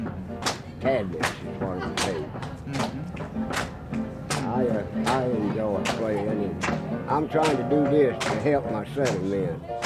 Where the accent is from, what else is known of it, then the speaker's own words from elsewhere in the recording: Alabama, United States; Yeah, I grew up